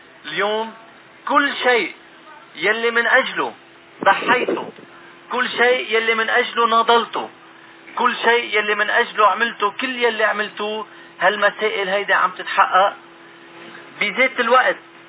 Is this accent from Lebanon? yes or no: yes; Lebanon; وبتأمل انه دايما لقاءاتنا كلبنانيين مع بعضنا تكون لقاءات محبة، لقاءات افراح، لقاءات امل